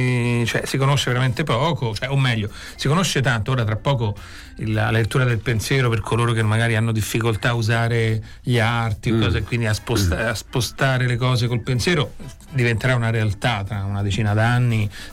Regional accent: Latina, Lazio, Italy; also born or lived in Rome; sono nato a Roma, vissuto a Latina.

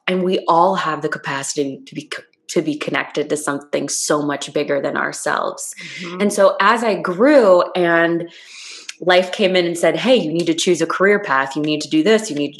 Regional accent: Iowa, United States; I grew up in Iowa. I grew up in a town, but I went to school 20 minutes away, so none of my friends were nearby.

